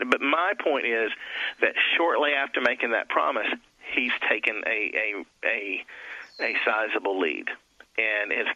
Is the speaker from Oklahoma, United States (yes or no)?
no; North Carolina, United States; In my home state of North Carolina, my friends in the General Assembly, we haven't announced this yet.